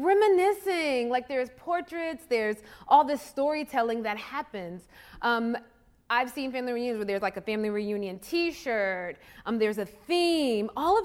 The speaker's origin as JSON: {"language": "English", "region": "Mississippi", "country": "United States", "said": "I'm from Mississippi, where knowing a family name tells you a lot about your people."}